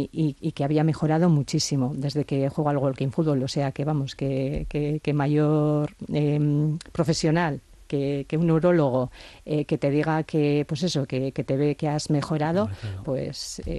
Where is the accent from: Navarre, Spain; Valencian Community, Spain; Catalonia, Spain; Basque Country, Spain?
Basque Country, Spain; como somos mujeres de Vizcaya y de Guipúzcoa